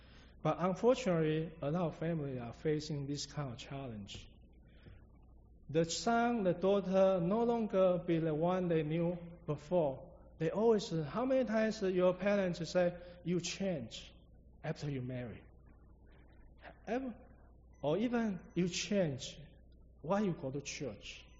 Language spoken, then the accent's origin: English; Taiwan; English is a second language; I still remember the first time I went back to Taiwan. I'm from Taiwan.